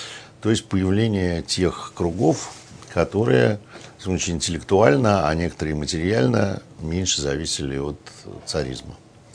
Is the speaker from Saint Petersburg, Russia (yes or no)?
yes; Saint Petersburg, Russia; Ну вот мы, петербуржцы, все это знаем по такому красному кирпичу.